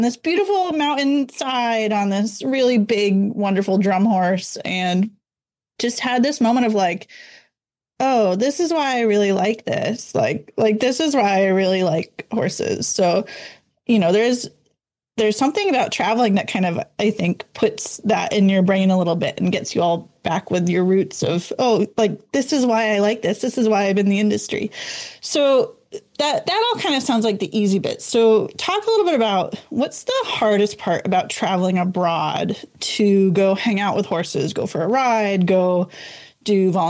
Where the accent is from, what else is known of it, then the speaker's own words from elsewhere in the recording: Cape Cod, Massachusetts, United States; we both grew up in Cape Cod, but actually didn't meet until college